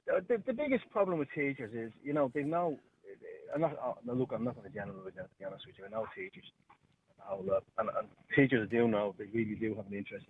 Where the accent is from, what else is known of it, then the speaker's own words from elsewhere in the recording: Cork, Munster, Ireland; I was from Kilbarry Cook. That's where I grew up.